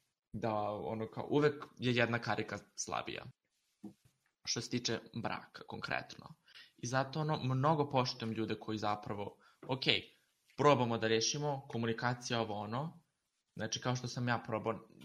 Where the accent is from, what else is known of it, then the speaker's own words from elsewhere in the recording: Zrenjanin, Vojvodina, Serbia; ja nisam iz malog mesta, ono kao, ja sam poreklom iz Renjanina